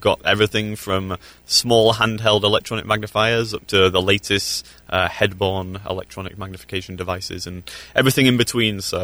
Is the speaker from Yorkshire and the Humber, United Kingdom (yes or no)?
yes; Yorkshire and the Humber, United Kingdom; now in United States; I'm from Yorkshire in the north of England.